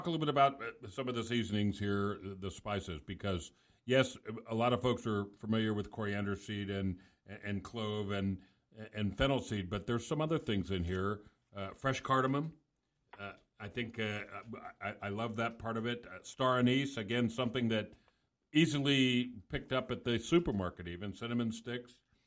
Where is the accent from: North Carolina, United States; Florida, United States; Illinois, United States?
Florida, United States; Miami; growing up in South Miami, Miami would be a lesser place without Cubans.